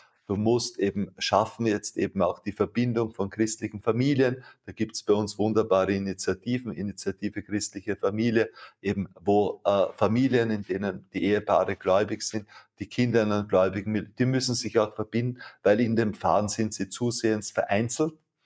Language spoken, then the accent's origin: German; Wampersdorf, Lower Austria, Austria; also born or lived in Vienna; weil ich aus einer ländlichen Gegend komme, aus dem kleinen Dorf Wampersdorf, in Niederösterreich, 30 Kilometer südlich von Wien. Geboren bin ich allerdings in Wien.